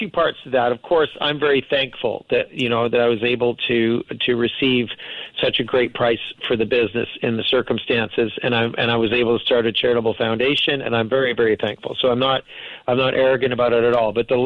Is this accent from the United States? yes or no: no; Canada; now in Tokyo, Japan; I'm Canadian originally. I mean, I live globally now. I'm talking to you from Tokyo, Japan right now.